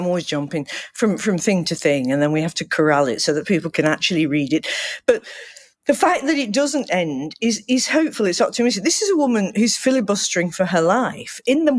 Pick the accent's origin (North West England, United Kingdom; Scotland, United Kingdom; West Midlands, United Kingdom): North West England, United Kingdom; Manchester; You know, in my hometown of Manchester, where the Industrial Revolution started